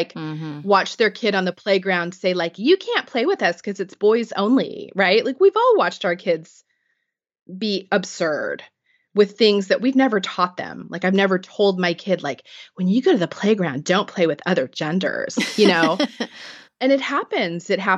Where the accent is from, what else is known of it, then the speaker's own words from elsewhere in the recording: Missouri, United States; I grew up in Missouri, not far from Ferguson. We had neighborhoods that were predominantly Black, and they were always low income.